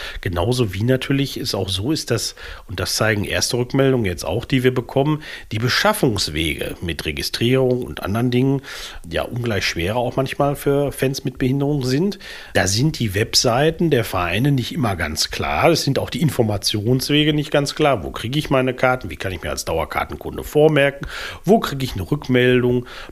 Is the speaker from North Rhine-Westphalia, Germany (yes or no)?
yes; Bielefeld, North Rhine-Westphalia, Germany; Also hier von meiner Heimatstadt in Bielefeld weiß ich, da sind neue Rolliplätze entstanden.